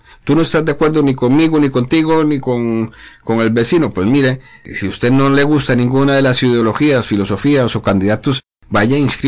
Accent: Costa Rica; Y para mí, como costarricense, soy demócrata, creo mucho en la democracia

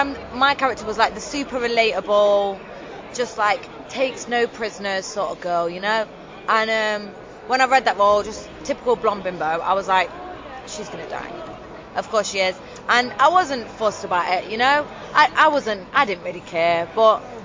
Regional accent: Nottingham, East Midlands, United Kingdom; I'm actually from the East Midlands.

